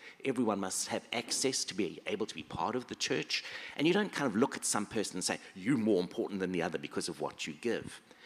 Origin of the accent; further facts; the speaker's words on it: South Africa; One of my shaping experiences was I grew up in South Africa. I grew up there during the apartheid era.